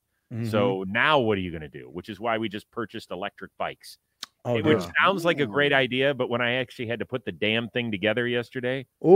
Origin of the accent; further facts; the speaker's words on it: Cleveland, Ohio, United States; I grew up in the Midwest, right? I'm a Cleveland, Ohio guy